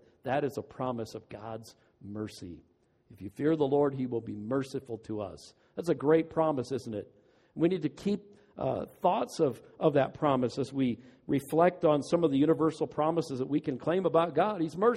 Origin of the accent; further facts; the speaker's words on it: Midwest, United States; I came from the Midwest. When they said it's going to rain, it was going to rain.